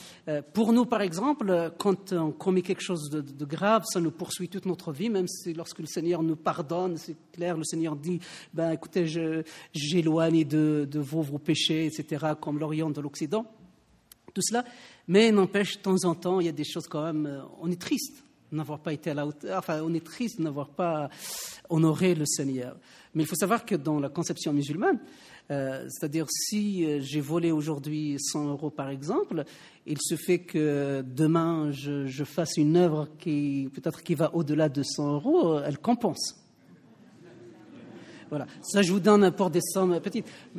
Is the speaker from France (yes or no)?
no; Algeria; j'ai grandi en Algérie et j'ai grandi dans une famille musulmane.